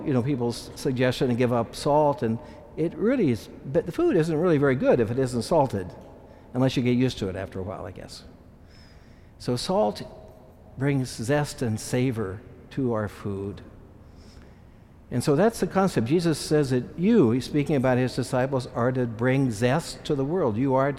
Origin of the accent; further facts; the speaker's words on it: Kansas, United States; I'm from Kansas, where we have a lot of things in bushel baskets.